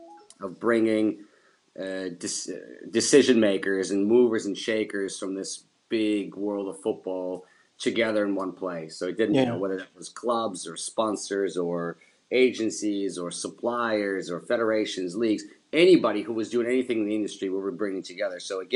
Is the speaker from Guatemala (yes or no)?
no; Ukraine; I grew up in, I was born and raised in Ukraine, or what was then former USSR.